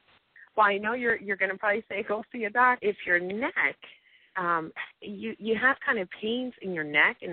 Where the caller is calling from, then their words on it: Cleveland, Ohio, United States; I'm calling from Cleveland.